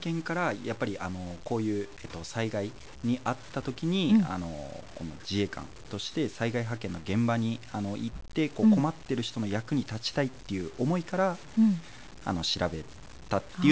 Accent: Kobe, Hyogo, Japan; 私がちょうど神戸出身で、

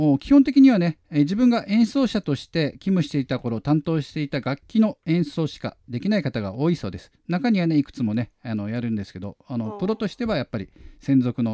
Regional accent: Nagasaki, Japan; 私はね、あの長崎市の出身なんですが、

